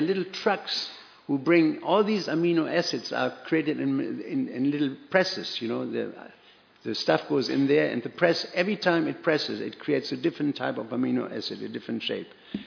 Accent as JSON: {"language": "English", "country": "Germany", "said": "And I'm coming from Germany, not being biased, the Mercedes sounded better."}